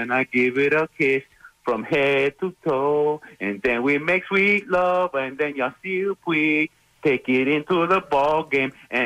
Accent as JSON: {"language": "English", "country": "Cuba", "tie": "born or raised there", "lives_now": "United States", "said": "Have I ever mentioned that growing up in Castro's Cuba was not fun?"}